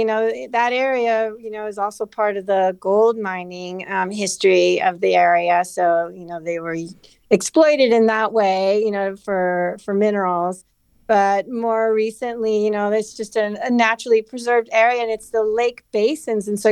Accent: Los Angeles, California, United States; growing up in Los Angeles. You know, it's this big city

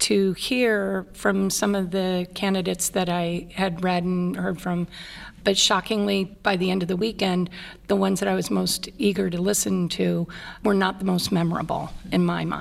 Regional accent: Irvine, California, United States; I'm from Irvine, California. I'm 56 years old and a small business owner.

